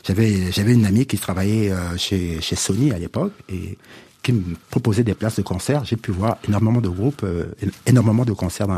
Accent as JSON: {"language": "French", "country": "Cameroon", "tie": "born there", "moved": "yes", "said": "j'étais en tournée avec … justement, au Cameroun. Et ça faisait longtemps que je n'avais pas été dans mon pays natal"}